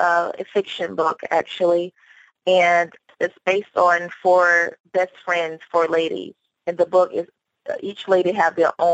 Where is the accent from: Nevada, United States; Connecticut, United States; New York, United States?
Connecticut, United States; New London; I was in Connecticut, New London, Connecticut. My family is based out of North Carolina.